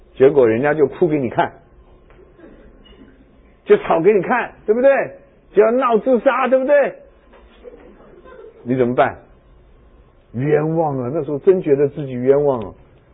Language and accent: Chinese; Hunan, China; 我说我不是，我湖南人。